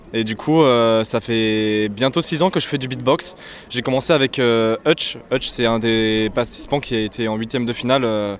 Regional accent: Bordeaux, Nouvelle-Aquitaine, France; je viens de Bordeaux et je veux vivre du beatbox.

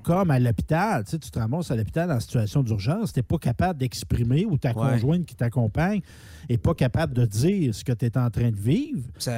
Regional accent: Quebec, Canada; on est juste des Québécois.

